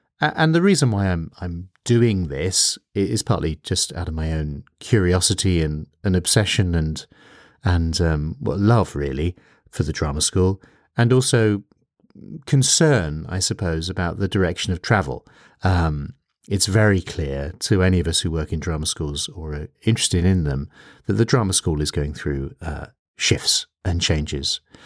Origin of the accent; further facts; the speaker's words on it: Chatham, South East England, United Kingdom; in Chatham in the Medway Towns, which, as it happens, is my hometown. It's the place where I lived.